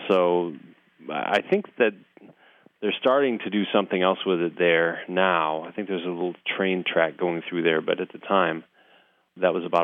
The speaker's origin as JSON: {"language": "English", "town": "Lansing", "region": "Michigan", "country": "United States", "tie": "born or raised there", "said": "But there was a business in my hometown of Lansing that I profiled."}